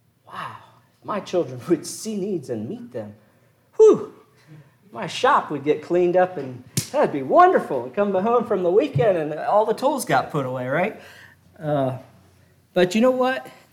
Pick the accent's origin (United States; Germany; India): United States; Pennsylvania; now in Mississippi, United States; Well, I grew up in Pennsylvania, and we didn't do things like that in Pennsylvania.